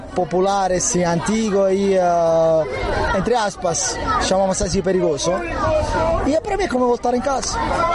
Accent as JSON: {"language": "Portuguese", "town": "Naples", "region": "Campania", "country": "Italy", "second_language": "Portuguese", "lives_now": "Portugal", "said": "Eu sou italiano, numa cidade do sul, Napoli. Somos assim, um bocado particular. Tem os seus problemas. Eu, em particular, venho de um bairro que se chama Quartieri Spagnoli, que é um dos mais populares e antigos"}